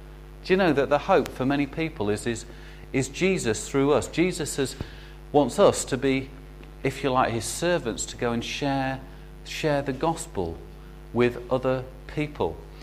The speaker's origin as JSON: {"language": "English", "town": "Birmingham", "region": "West Midlands", "country": "United Kingdom", "said": "I can say that because I'm from Birmingham"}